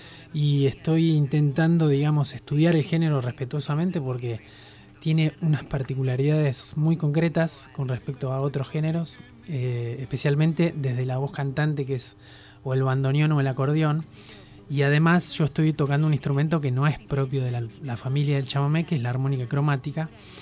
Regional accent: Buenos Aires, Argentina; born there; Sí, yo nací en Buenos Aires.

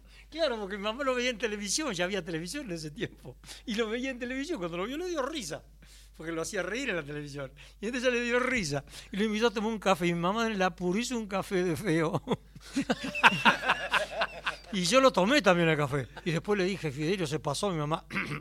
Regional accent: Colón, Buenos Aires Province, Argentina; Colón, donde yo nací. Y yo, mis padres vivían, viniendo por la Ruta 8, 4 cuadras, 4 quintas en el campo.

